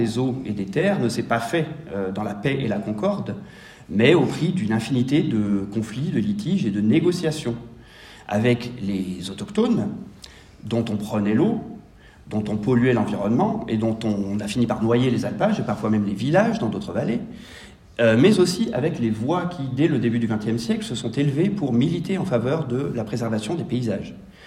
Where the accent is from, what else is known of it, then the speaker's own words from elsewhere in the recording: Auvergne-Rhône-Alpes, France; chez nous en Maurienne, et notamment en Haute-Maurienne.